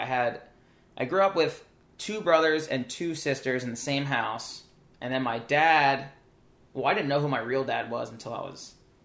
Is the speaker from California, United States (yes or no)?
no; New Jersey, United States; I grew up in New Jersey, for those of you who don't know.